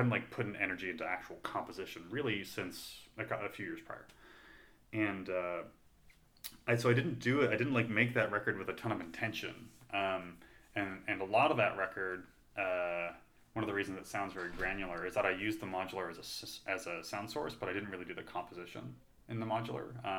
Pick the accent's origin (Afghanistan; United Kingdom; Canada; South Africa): Canada; now in United States; I'm an immigrant, so I'm from Canada